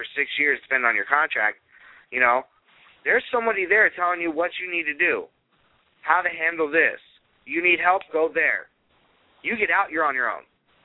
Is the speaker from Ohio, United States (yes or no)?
yes; Cleveland, Ohio, United States; So, you know, I grew up in Cleveland, and my family lives on the East Coast.